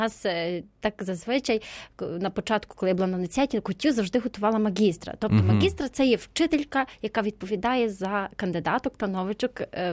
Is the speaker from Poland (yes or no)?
no; Ternopil, Ternopil Oblast, Ukraine; Я з Тернополя, і в нас трошки це по-іншому, навіть приготуванні страв.